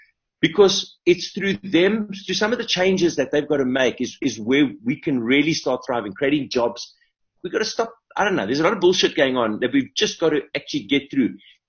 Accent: South Africa; we as a South African kind of, creative nation

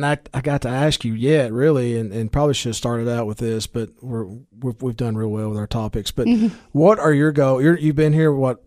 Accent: Baxter, Tennessee, United States; Of course, I grew up in Baxter.

